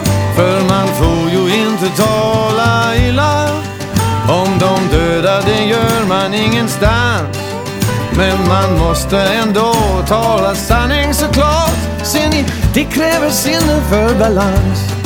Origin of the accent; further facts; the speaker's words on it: Denmark; för jag är dansk